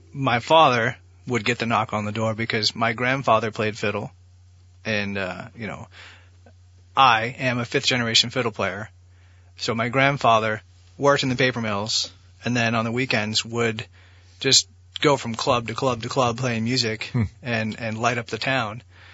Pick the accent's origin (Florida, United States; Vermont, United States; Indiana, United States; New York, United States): Vermont, United States; Canaan; I grew up in Canaan, Vermont, which is not to be confused with Canaan, New Hampshire for a lot of people.